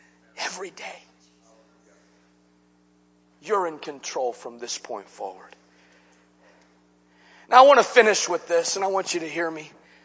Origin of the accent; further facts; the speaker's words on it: Chicago, Illinois, United States; I told you Wednesday night I'm from Chicago.